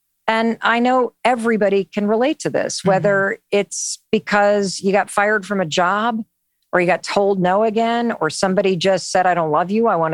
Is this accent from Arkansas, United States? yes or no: no; North Muskegon, Michigan, United States; I grew up in Western Michigan, North Muskegon.